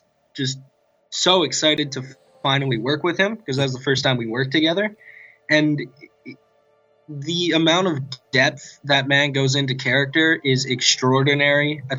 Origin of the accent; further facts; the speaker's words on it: Calgary, Alberta, Canada; now in Vancouver, Canada; I'm originally from Calgary. I'm located in Vancouver now.